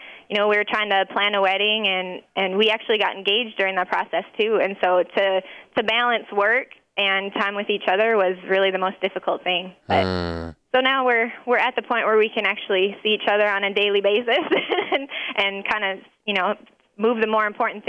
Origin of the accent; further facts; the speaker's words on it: Fargo, North Dakota, United States; We are from Fargo, North Dakota.